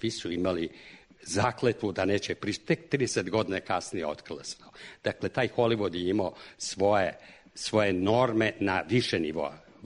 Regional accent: Belgrade, Serbia; born there; ja sam rođen na Neimaru, preko puta na Lekinom brdu je bio jedan mali bioskop Sutjeska.

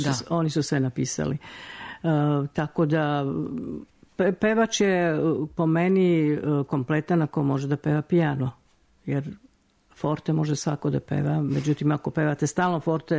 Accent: Podgorica, Montenegro; Moje detinjstvo u Podgorici, tadašnjem Titogradu. Imala sam 13 godina i učenica osnovne škole.

